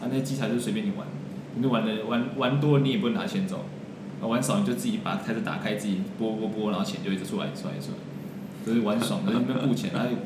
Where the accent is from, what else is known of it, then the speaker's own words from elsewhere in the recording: Taipei, Taiwan; 然后我是台北人